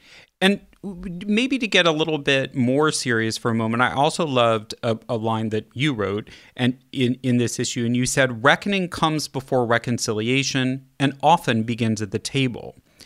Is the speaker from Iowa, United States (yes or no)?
no; Kansas City, Missouri, United States; also born or lived in Los Angeles; So I am a child of New Yorkers, but I grew up in Kansas City, and my Kansas City friends very much, if you've met any Kansas City, and you know they're very passionate about barbecue